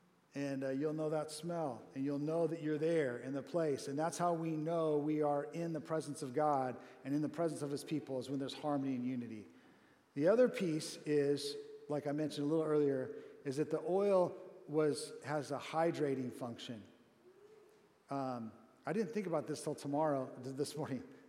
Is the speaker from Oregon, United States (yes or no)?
no; Corona, California, United States; I'll go run in the hills above my hometown in Corona, California, and there's this sage smell.